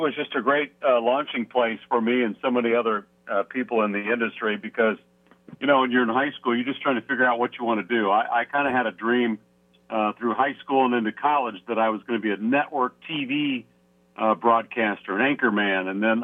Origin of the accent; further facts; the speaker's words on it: Chapel Hill, North Carolina, United States; But I will say, being from 10th and Grill School, growing up in Chapel Hill and being the guy on the microphone at the world's largest one-day sporting event, the Indianapolis 500, that still gives me chills